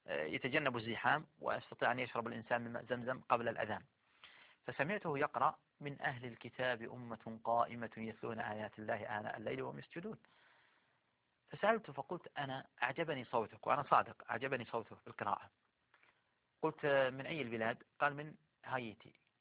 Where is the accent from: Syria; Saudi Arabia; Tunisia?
Saudi Arabia; وعدد من القبائل التي عندنا في السعودية هنا